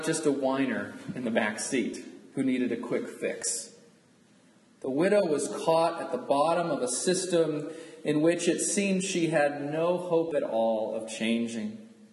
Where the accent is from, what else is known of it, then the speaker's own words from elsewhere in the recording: Houston, Texas, United States; from a two-week vacation in Houston, Texas, my hometown. That's where I grew up.